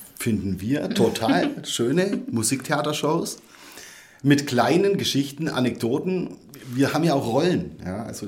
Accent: Baden-Württemberg, Germany; Ich komme aus dem Schwabenland

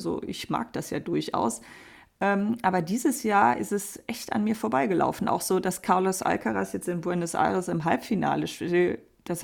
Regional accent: Germany; wir als Deutsche haben natürlich aufgrund der Nähe zum Niederländischen vielleicht einen kleinen Lesevorteil.

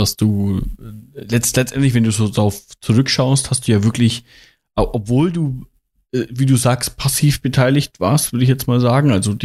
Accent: Germany; na gut, ich komme aus Deutschland, mir passiert ja nichts.

